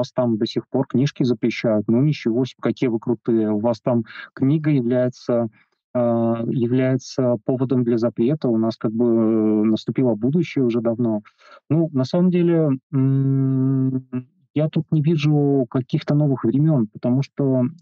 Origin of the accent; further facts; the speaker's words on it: Belarus; Ну, я из Беларуси, я из другой среды, из среды гораздо более литературоцентричной